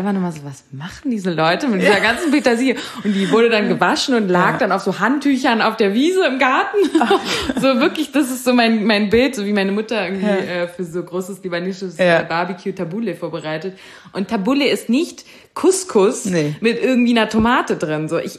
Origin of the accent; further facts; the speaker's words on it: Bayreuth, Bavaria, Germany; ich komme aus Bayreuth